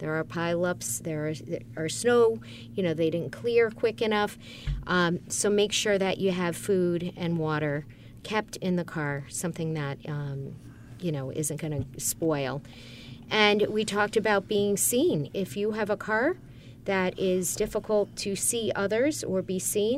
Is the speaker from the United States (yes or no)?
yes; Buffalo, New York, United States; I'm from Buffalo, so I'm going to do it myself.